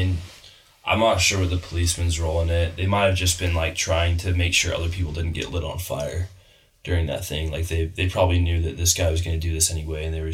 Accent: United States; obviously I grew up in America and I'm not super well educated on this topic

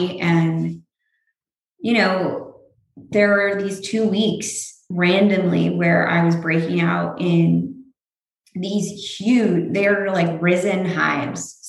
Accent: California, United States; Both my parents are from the Midwest. So I grew up with a very heavy meat and potatoes lifestyle, but growing up in California, it kind of evolved over time.

